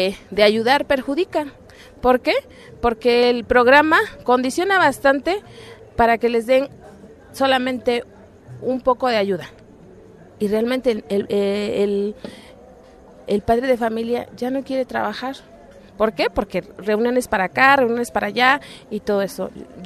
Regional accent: Veracruz, Mexico; Vengo de la Sierra de Songolica.

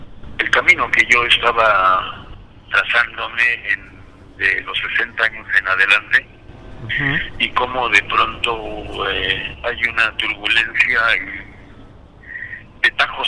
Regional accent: Oaxaca, Mexico; alejado de mi hogar, alejado de mi pueblo, simple y sencillamente porque el poder, a través de el poder, a través del sistema de justicia de Oaxaca, ha tenido el interés de que yo esté lejos de ellos

